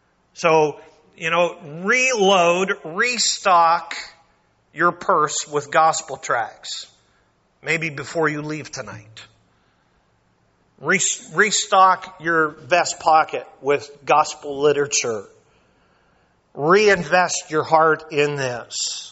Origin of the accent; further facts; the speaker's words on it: Canada; Now, I'm Canadian.